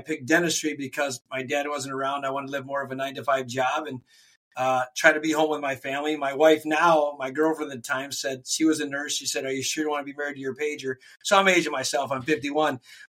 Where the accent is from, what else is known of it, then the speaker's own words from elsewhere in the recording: Flint, Michigan, United States; I was born and raised in Flint, and that's where I practice to this day.